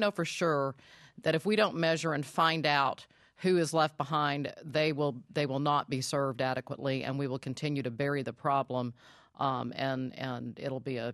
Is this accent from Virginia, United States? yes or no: yes; Virginia, United States; When I see Virginia, my home state, getting a waiver